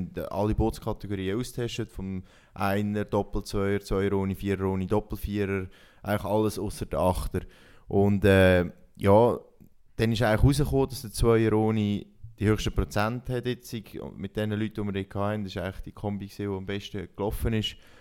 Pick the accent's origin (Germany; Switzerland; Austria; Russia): Switzerland; Lucerne; ich bin eigentlich ein stolzer Luzerner oder Zentralschweizer.